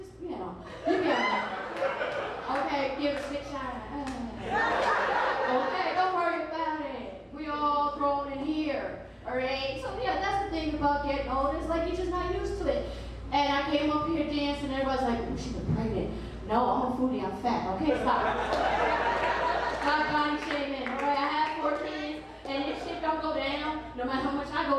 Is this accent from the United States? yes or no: yes; New York City, New York, United States; I'm from Brooklyn, New York. Thank you. I don't drive, son.